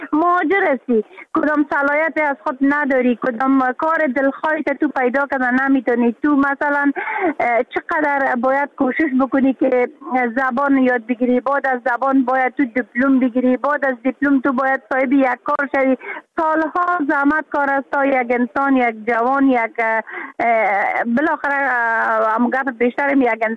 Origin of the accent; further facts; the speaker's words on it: Afghanistan; ما در بیرون از افغانستان هستم